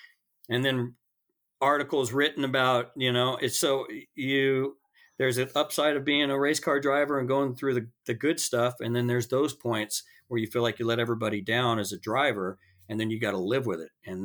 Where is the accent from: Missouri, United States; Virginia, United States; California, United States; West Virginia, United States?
California, United States; San Luis Obispo; my hometown is San Luis Obispo, and I get all these messages from guys I grew up